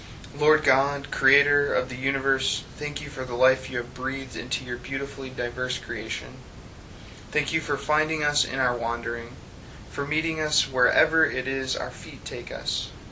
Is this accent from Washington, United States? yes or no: yes; Washington, United States; and I am from Washington State.